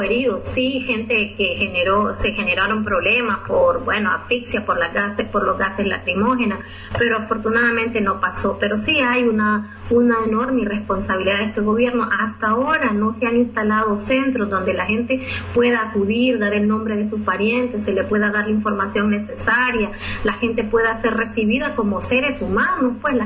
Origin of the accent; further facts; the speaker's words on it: Honduras; nosotros como hondureños y hondureñas tenemos el compromiso de seguir denunciando